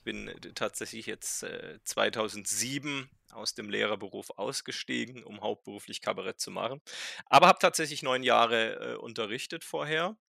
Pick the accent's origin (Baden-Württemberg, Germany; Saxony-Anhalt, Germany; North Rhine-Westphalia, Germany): Baden-Württemberg, Germany; Meine Mutter stammte aus Niedersachsen, die hat mich weitgehend dialektfrei aufgezogen. Mhm. Aber ja, ich bin aus Baden, lebe aber deshalb diese Verbindung seit jetzt fast 25 Jahren im Schwäbischen.